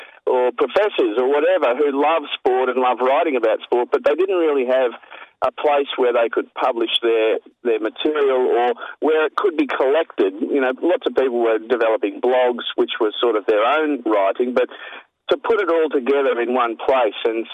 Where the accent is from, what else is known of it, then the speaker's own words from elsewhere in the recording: Queensland, Australia; now in Victoria, Australia; because I grew up in Queensland, so I'm a Queenslander now living in Victoria.